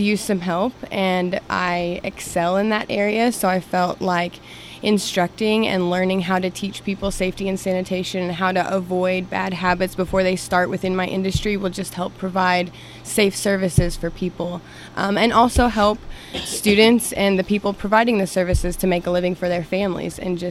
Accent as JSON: {"language": "English", "town": "Bartlesville", "region": "Oklahoma", "country": "United States", "tie": "born or raised there", "said": "I grew up in Bartlesville. I've always loved tech."}